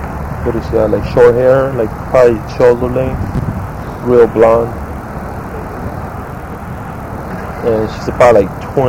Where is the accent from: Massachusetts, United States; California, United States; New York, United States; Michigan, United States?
California, United States; Camarillo; I'm from Camarillo.